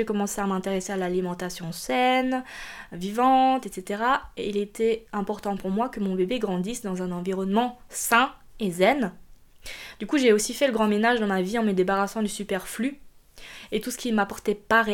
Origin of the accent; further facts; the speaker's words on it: Grand Est, France; en tout cas chez nous en Alsace, mais je sais pas s'il y avait ça dans votre région